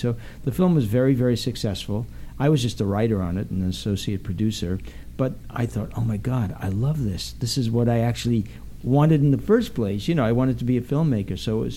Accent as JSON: {"language": "English", "town": "Bondi Junction", "region": "New South Wales", "country": "Australia", "tie": "born or raised there", "said": "a very catchy pop song called … about a place I grew up in Australia."}